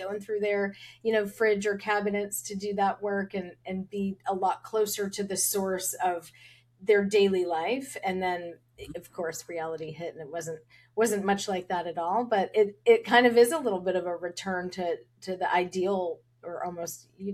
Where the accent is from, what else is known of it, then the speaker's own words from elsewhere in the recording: Long Island, New York, United States; now in Charleston, United States; I'm from Long Island, so that's my home, but I know it's a little bit different here in Charleston, South Carolina, where I am now.